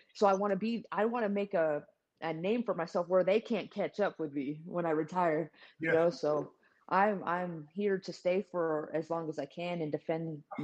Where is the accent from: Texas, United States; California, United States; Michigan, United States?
California, United States; San Jose; also born or lived in Modesto; now in Las Vegas, United States; San Jose, California, and Modesto, California. Yeah, then I moved here about 13, 14 years ago to Vegas.